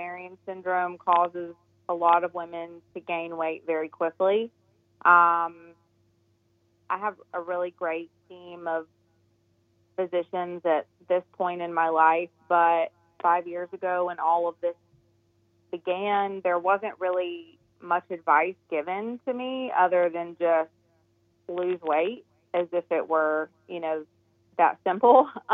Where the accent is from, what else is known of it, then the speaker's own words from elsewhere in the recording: Greenville, South Carolina, United States; I am from Greenville, South Carolina.